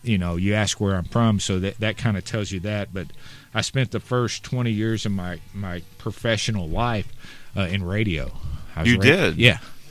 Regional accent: St. Petersburg, Florida, United States; born there; I was born in St. Petersburg, Florida.

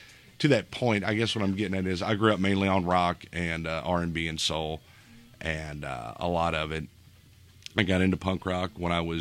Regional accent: Louisville, Kentucky, United States; moved away; it just so happens I grew up in Louisville in the 80s and 90s

